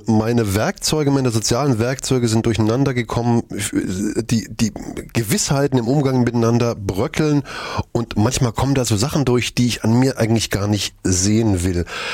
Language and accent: German; Germany; wir sind ja also als Deutsche natürlich super aufgestellt, das ist alles klasse